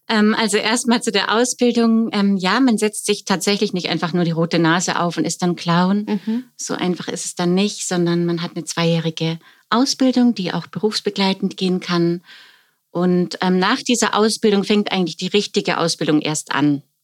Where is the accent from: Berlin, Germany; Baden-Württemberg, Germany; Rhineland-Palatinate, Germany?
Baden-Württemberg, Germany; Ulm; ich komme aus Ulm, bin ursprünglich, komme ich vom Theater, bin in eine Theaterfamilie reingeboren.